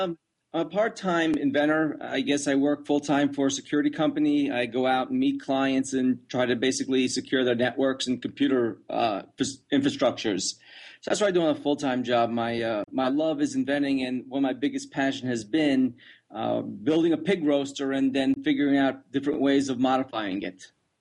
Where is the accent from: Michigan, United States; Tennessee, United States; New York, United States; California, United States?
New York, United States; The fondest memories I had is I was from New York, so Sunken Meadow Park. My parents used to go there.